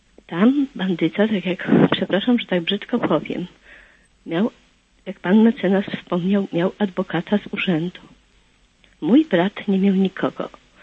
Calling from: West Pomeranian Voivodeship, Poland; Ja z Zachodniopomorskiego.

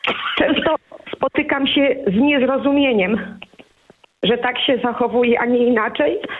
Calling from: Masovian Voivodeship, Poland; Jestem pielęgniarką z Mazowsza i pracuję w hospicjum.

